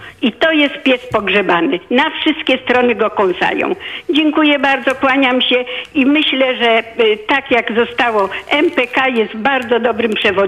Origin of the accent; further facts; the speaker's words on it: Kielce, Świętokrzyskie Voivodeship, Poland; Ja jestem Kielczanką